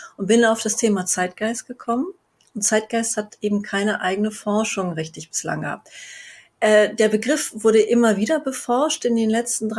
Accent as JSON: {"language": "German", "region": "Hamburg", "country": "Germany", "tie": "born there", "said": "ich lebe in Hamburg, wo ich auch geboren bin. Und ich lebe hier mit meiner Familie."}